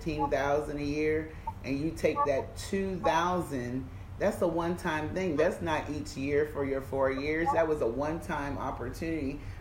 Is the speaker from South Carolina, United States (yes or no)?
yes; South Carolina, United States; I'm from South Carolina.